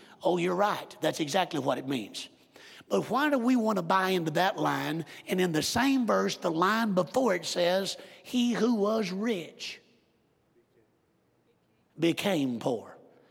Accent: the South, United States; I don't know how it is in Colorado, but when I grew up in the South, if you had money, you wasn't spiritual.

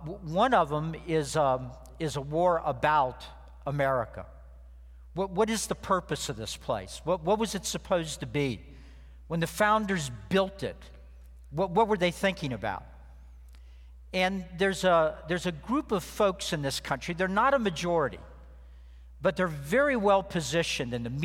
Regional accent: Washington, District of Columbia, United States; since I'm from Washington, D.C., and have to be honest at all times

